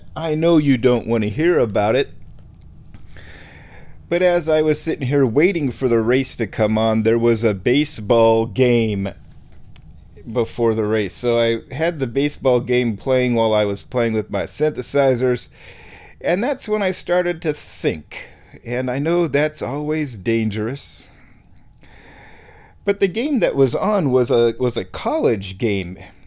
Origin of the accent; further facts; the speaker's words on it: Omaha, Nebraska, United States; that World Series just happens to be played in my hometown of Omaha, Nebraska.